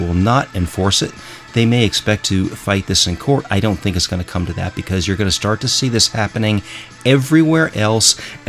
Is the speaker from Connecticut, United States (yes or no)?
yes; Connecticut, United States; born there; moved away; I was born in Connecticut. I've relayed that to you before. It's just that I moved down here and I became naturalized